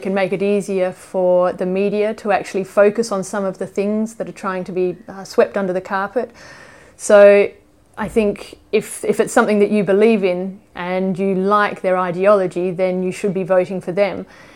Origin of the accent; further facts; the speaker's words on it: Australia; As an Australian